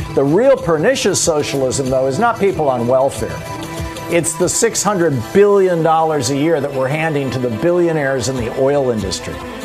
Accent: Michigan, United States; I grew up in Michigan. First two businesses that I started were in Michigan.

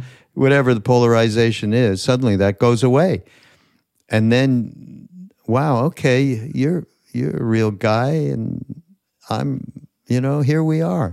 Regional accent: Canada; Canadian. I'm from Canada.

